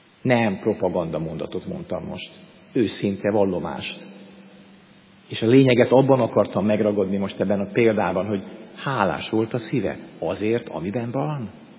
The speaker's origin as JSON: {"language": "Hungarian", "country": "Hungary", "said": "Végtelen hála van a szívemben, hogy magyar vagyok, hogy itt élhetek a hazámban."}